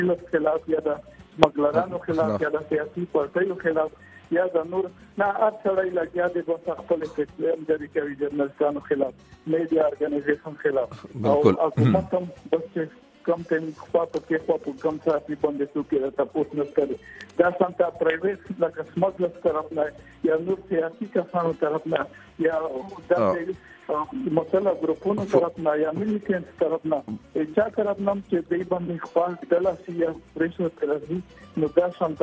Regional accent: Pakistan; زه یو عام شهري یم، زه عام پاکستانی یم،

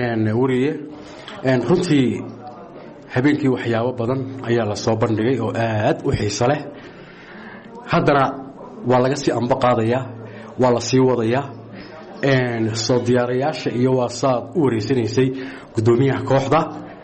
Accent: Borama, Awdal, Somalia; born there; also born or lived in Finland; anigu waxaan deganahay awdal Bowrama waa gobolkaygii waan ku dhashay waa magaaladeedii waan jecelahay

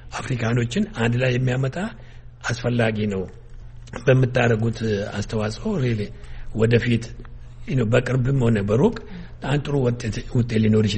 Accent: Dembi Dolo, Oromia, Ethiopia; ኦሮምኛ እናገራለሁ። እኔ ከደምቢዶሎ ነኝ፣ ከወለጋ። … እኔ አማራና ኦሮሞ ነኝ። ያ ምንድን ነው የሚያደርገኝ? ንጹህ ኢትዮጵያዊ ነኝ።

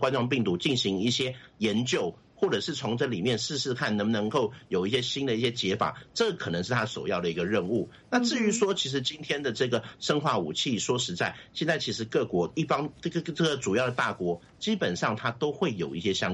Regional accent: Taiwan; 我们台湾这边叫做军政医学

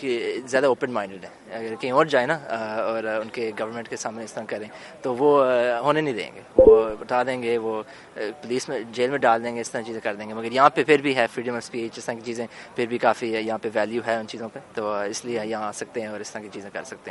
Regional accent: Lahore, Pakistan; لاہور سے۔

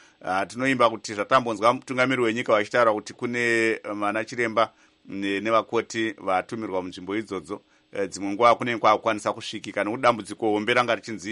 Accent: Harare, Zimbabwe; I'm from Harare, but she's from Mureo.

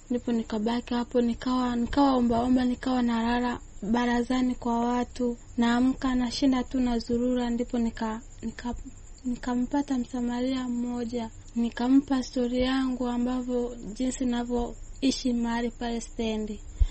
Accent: Kagera, Tanzania; Natokea mkoa wa Kagera.

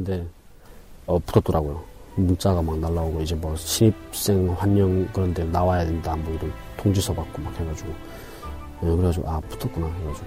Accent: North Korea; now in South Korea; 북한에서 왔냐고 해가지고 예 하니까

